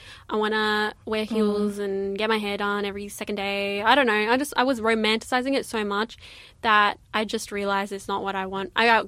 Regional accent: Bunbury, Western Australia, Australia; Okay, I grew up in Bunbury.

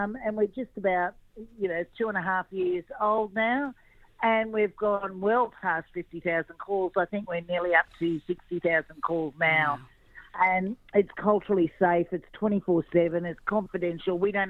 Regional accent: Redfern, New South Wales, Australia; I'm a Gamilaroi woman from northern New South Wales, but I was born and bred in Redfern, in the middle of Sydney, so I'm a bit of a concrete quarry.

